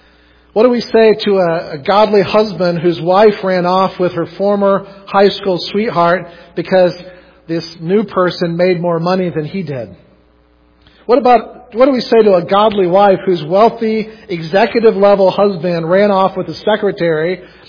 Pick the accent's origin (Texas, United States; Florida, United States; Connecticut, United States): Florida, United States; also born or lived in New Jersey; I was born in 1975 in New Jersey. I was a pastor's son at the time. Yet I grew up in North Florida, sporadically in church.